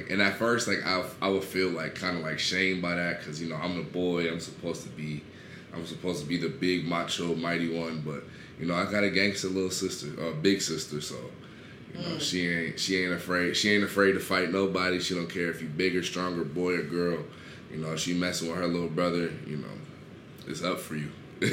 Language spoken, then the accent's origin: English; Oklahoma, United States; because, you know, that's how we did it down south, you know, because I'm from Oklahoma